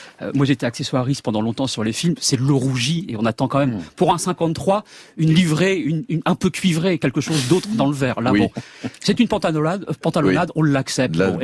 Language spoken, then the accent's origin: French; Normandy, France; en tant que Normand, c'était un peu trop facile, le cidre et le Calvados.